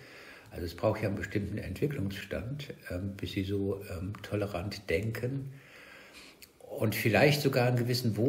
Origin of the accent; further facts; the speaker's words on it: Frankfurt, Hesse, Germany; born there; ich komme aus Frankfurt gebürtig und von daher bin ich absolut gewohnt, dass es da die verschiedensten Grüppchen und so gibt.